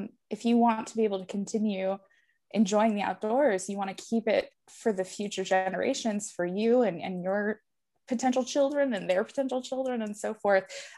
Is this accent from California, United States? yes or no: no; New Mexico, United States; So I grew up, like I said, in southern New Mexico in a pretty rural part of the state.